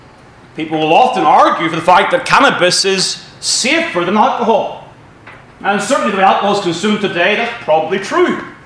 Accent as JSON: {"language": "English", "region": "Northern Ireland", "country": "United Kingdom", "moved": "as an adult", "said": "we're here from Northern Ireland now for almost 5 years."}